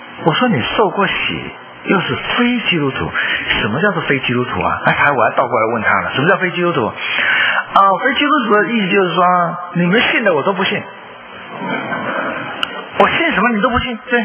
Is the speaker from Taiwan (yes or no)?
no; China; moved away; 我们从中国来啊，那又穷啊